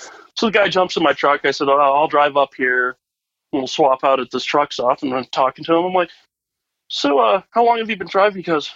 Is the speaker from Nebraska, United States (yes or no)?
no; Colorado, United States